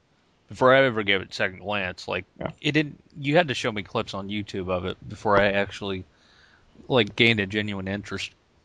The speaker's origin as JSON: {"language": "English", "region": "Indiana", "country": "United States", "tie": "born or raised there", "said": "Actually, the show is actually based in my home state of Indiana, the fictional town of Pawnee."}